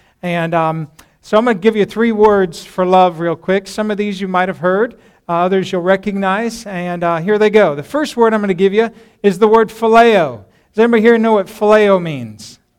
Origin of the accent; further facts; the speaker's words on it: Colorado, United States; I grew up in Colorado, and we've been apart for ages.